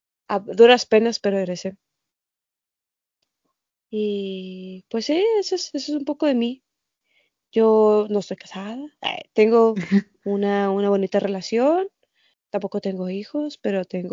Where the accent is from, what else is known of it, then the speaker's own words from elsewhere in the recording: Chihuahua, Mexico; 25 de mayo de 1996, arriba de los niños de los 90. Soy de Chihuahua, Chihuahua, nací y crecí en la capital, soy citadina, ¿no? Completamente, estoy acostumbrada a la urbanización